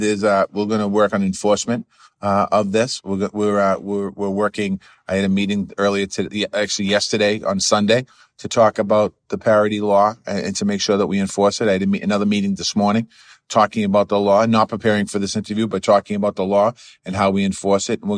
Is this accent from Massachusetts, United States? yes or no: yes; Boston, Massachusetts, United States; I come from Boston